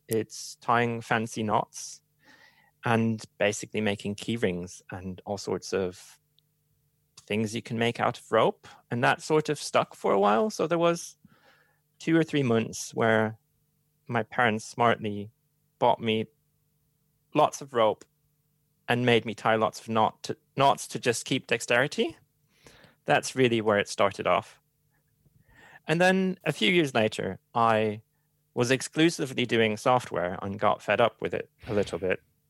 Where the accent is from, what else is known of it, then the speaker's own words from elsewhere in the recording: Hamburg, Germany; English is a second language; Well, originally I'm from Hamburg, and Hamburg has one of the, it being in northern Germany